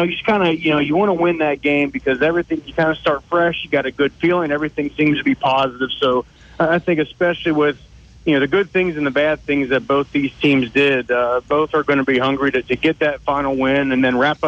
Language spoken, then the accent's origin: English; Cincinnati, Ohio, United States; It's about 55 degrees, but look, I'm from Cincinnati.